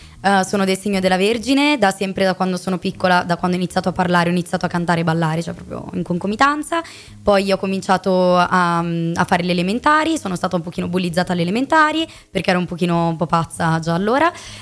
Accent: Buccinasco, Lombardy, Italy; Buccinasco.

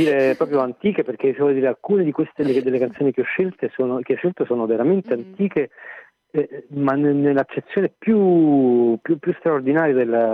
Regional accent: Campania, Italy; il mio desiderio di rendere omaggio alla musica della mia terra, ovvero la canzone napoletana

